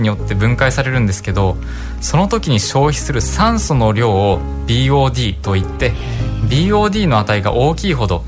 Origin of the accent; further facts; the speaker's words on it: Ube, Yamaguchi, Japan; now in Okayama, Japan; 出身は山口県の宇部市です。